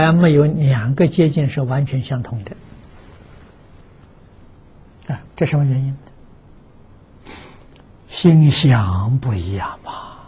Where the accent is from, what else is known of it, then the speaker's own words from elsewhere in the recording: China; 啊，我们中国人讲呢，即是在计划了，度是在度量啊。